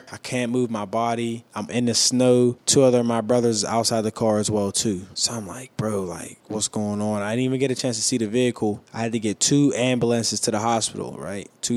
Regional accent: Homewood, United States; I grew up in Homewood. It was right in Flory Way.

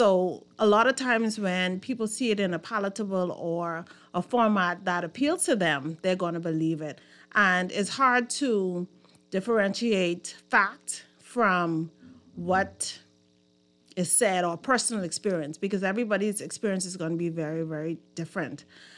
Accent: Fox Hill, New Providence, Bahamas; I am a true daughter of the Bahamian soil. True, true daughter. I grew up in Fox Hill, the great community of Fox Hill.

